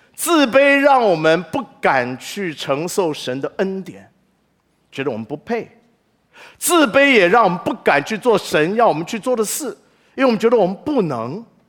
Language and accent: Chinese; China; 当然对我们中国人来讲